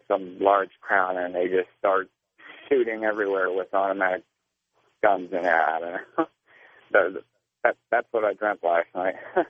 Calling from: Pittsburgh, Pennsylvania, United States; I'm calling from Pittsburgh.

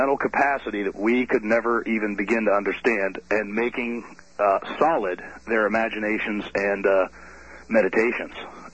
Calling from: Columbus, Ohio, United States; I'm calling from Columbus, Ohio.

